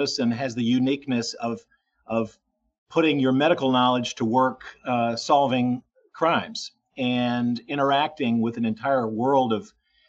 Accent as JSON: {"language": "English", "region": "Tennessee", "country": "United States", "tie": "born or raised there", "accent": "Southern", "said": "I'm a native Southerner, in fact. And so I grew up in Tennessee, and I still have a bit of that of a lingering Southern accent, if you can't tell."}